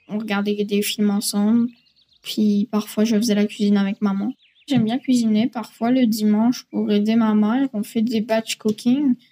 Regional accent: Grand Est, France; now in Saint-Georges, Canada; j'ai 12 ans, je suis en 6e année à l'école des Deveries. Là, moi, je suis Québec, dans les Appalaches, c'est en Beauce, à Saint-Georges. Je viens d'Alsace, en France, c'est sur vraiment le côté, à pile à côté de l'Allemagne.

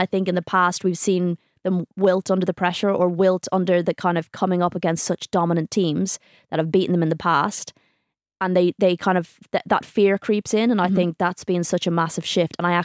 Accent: Ireland; Hello, I'm Irish. Every second word.

